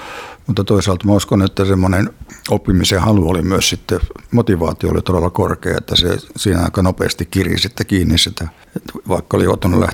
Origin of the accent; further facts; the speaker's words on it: Kaustinen, Central Ostrobothnia, Finland; born there; moved away as an adult; also born or lived in Helsinki; now in Kokkola, Finland; Mä olen syntynyt Kaustisella, mutta 64 lähdin opiskelemaan Helsinkiin. 72 muutin Kokkolaan.